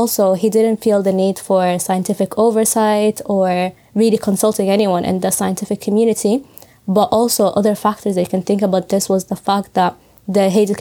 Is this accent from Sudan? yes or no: yes; Sudan; because I'm from Sudan.